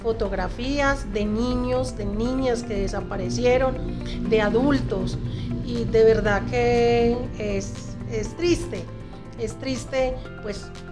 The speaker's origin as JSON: {"language": "Spanish", "region": "Antioquia", "country": "Colombia", "said": "El ritual para nosotros, como colombianos, incluso en nuestro asunto antioqueño, nuestra idiosincrasia paisa"}